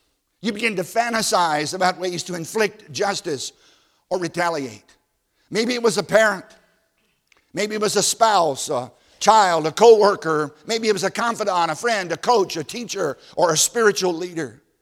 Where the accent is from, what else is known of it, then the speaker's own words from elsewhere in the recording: Virginia, United States; I grew up in Southside, Virginia. I think I told you that, on a tobacco farm. We lived a half a mile off a secondary road.